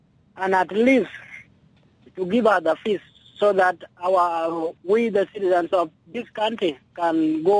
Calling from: Aweil, Northern Bahr el Ghazal, South Sudan

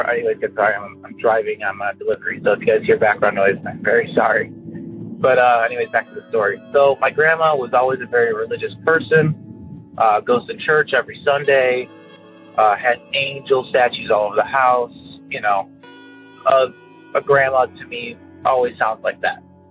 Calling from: Carol Stream, Illinois, United States

